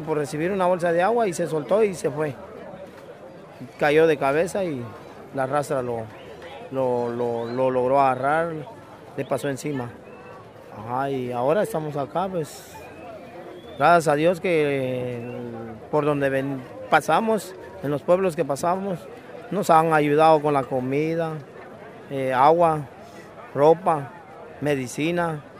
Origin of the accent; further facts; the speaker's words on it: Guatemala; yo me pegué a la caravana porque soy de Guatemala y ellos pasaron por allá.